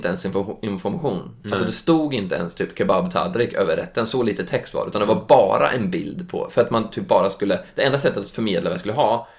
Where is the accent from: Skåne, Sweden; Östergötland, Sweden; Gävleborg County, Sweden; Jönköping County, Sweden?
Östergötland, Sweden; Norrköping; Som native Norrköpingsbo så har man ju en helt annan kebabkultur.